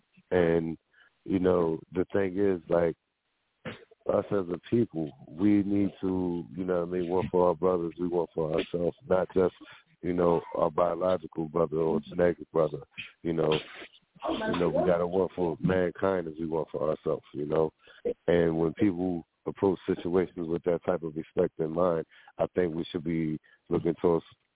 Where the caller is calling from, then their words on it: Atlantic City, New Jersey, United States; you know, I'm calling from Atlantic City, New Jersey.